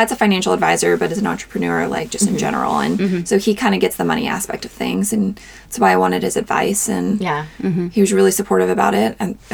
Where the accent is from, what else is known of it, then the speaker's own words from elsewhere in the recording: Louisville, Kentucky, United States; I'm from Louisville, okay. Yeah. You know, I really don't know why I went all the way down there for a year.